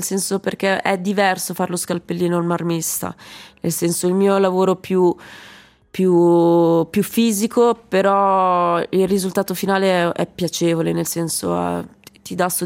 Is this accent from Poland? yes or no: no; Lugano, Ticino, Switzerland; also born or lived in Colombia; io sono colombiana, sono nata in Colombia, sono stata adottata un anno e mezzo, sono cresciuta a Lugano, fino ai 14 anni ho vissuto con la mia famiglia a Lugano